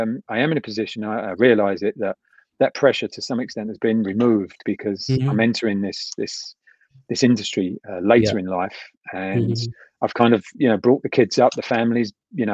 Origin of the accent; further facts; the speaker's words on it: London, United Kingdom; I'm from East London, so